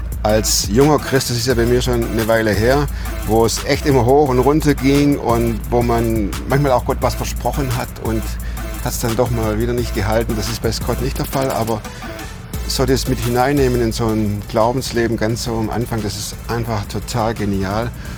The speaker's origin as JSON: {"language": "German", "country": "Switzerland", "said": "Ganz schnelle Grüße hier aus Lörrach. Wir kommen aus der Schweiz, machen hier kurz einen Zwischenstopp"}